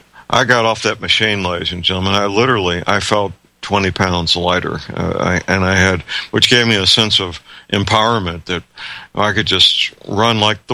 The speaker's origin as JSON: {"language": "English", "town": "St. Louis", "region": "Missouri", "country": "United States", "tie": "born or raised there"}